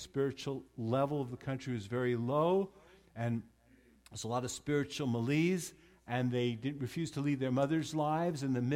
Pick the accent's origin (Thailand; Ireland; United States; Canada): United States; New York; I grew up in Long Island. My parents were children of immigrants